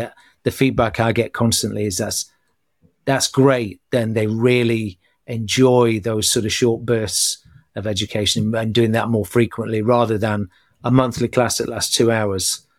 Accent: United Kingdom; And it's something that I grew up with, you know, as a British hairdresser.

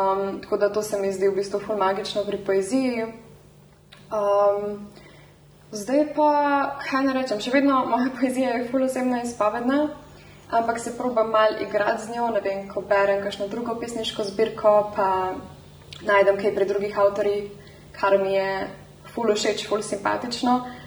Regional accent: Domžale, Central Slovenia, Slovenia; Bolj mi te selitve iz Ljubljane v Ljubljano, ker sem pač iz Domžal.

